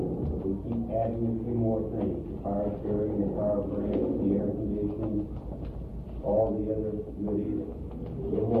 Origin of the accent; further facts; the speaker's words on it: California, United States; I'm from Southern California, and last year in our town we had several days at the interruptible service